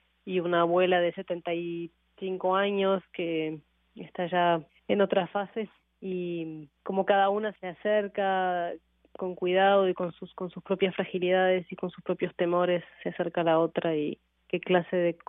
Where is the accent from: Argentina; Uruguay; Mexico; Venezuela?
Uruguay; also born or lived in Moncton, Canada; En realidad, yo crecí en varios países. Pasé 10 años en Uruguay, de 8 a 18 años